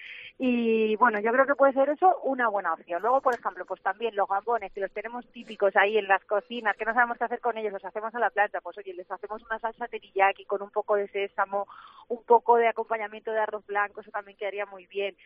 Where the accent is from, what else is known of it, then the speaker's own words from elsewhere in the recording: Castilla-La Mancha, Spain; De Castilla-La Mancha por donde vaya, soy manchega, eso con mucho orgullo.